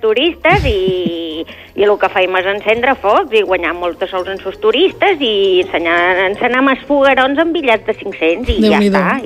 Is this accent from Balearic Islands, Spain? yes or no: yes; Balearic Islands, Spain; jo no sóc de Sant Antoni de Portmany